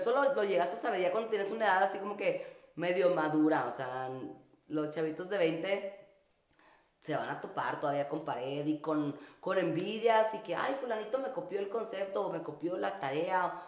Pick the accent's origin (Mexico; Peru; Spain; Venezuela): Mexico; Monterrey, Nuevo León; Soy una regia aquí, así la regia, y así somos todas las regias